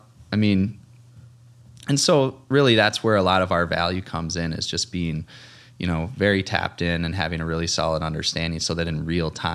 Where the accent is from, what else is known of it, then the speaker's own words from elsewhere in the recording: Rochester, Minnesota, United States; So born and raised in Rochester. And in fact, like I'm really proud of the fact that, both sets of my grandparents were born here.